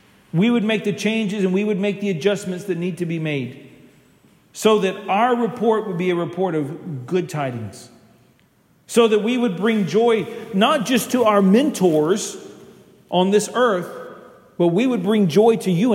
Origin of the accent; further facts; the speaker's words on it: United States; Say I go to America. You all know I'm an American. You all know that I'm supported by churches in America from time to time.